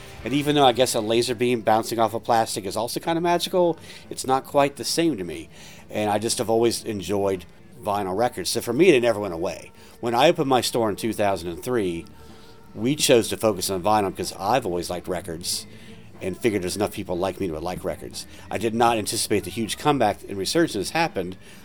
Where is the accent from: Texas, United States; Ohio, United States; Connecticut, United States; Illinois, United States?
Ohio, United States; Westerville; I grew up in Westerville.